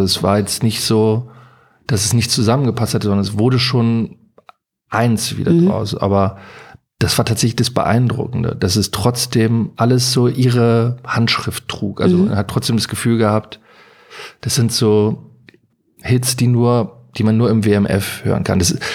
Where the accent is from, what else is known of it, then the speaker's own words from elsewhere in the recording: Berlin, Germany; in Berlin-Marienfelde, in Tempelhof, da wo ich aufgewachsen bin